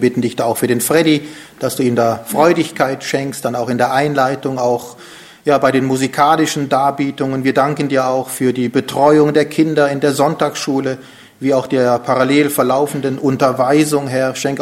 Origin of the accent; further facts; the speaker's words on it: Germany; Ich muss gestehen, deshalb selbst ich als Deutscher noch nie gehört.